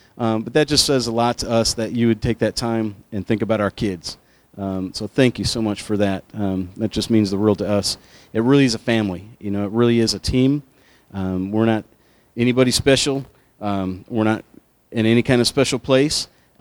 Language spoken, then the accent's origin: English; New York, United States; I'm a farm kid from upstate New York. I grew up on the Canadian border up there in a frozen little town. Ninth kid in my family. Grew up in a corn and strawberry farm.